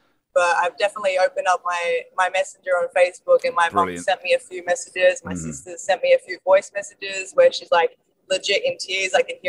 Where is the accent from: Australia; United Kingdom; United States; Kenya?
Australia; Adelaide, South Australia; Yeah, I mean, Adelaide girl right here. I grew up in Henley Beach South.